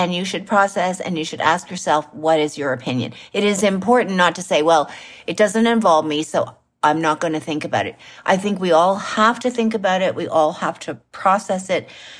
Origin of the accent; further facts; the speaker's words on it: Canada; She's a Canadian, just like I'm a Canadian.